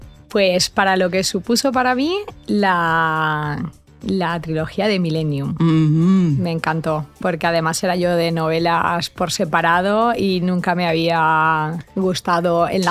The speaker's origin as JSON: {"language": "Spanish", "town": "Valencia", "region": "Valencian Community", "country": "Spain", "said": "porque vivo en el Mediterráneo, porque soy de Valencia, y entonces es como mi estandarte"}